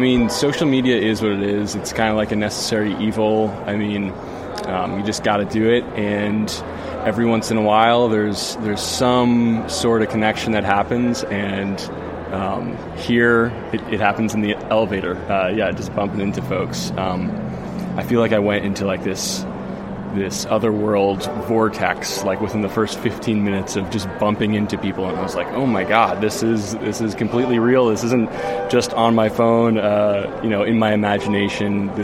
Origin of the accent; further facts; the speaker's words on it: Durango, Colorado, United States; I'm from Durango, Colorado. I'm a flat picker and amateur singer.